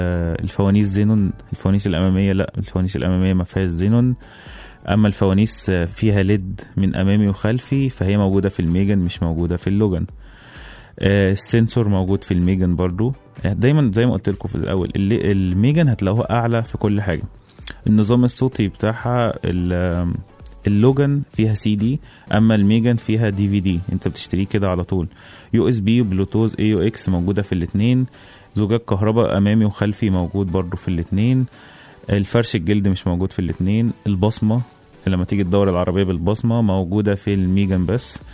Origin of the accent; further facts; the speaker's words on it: Egypt; الحادثة دي حصلت على طريق السويس عندنا في مصر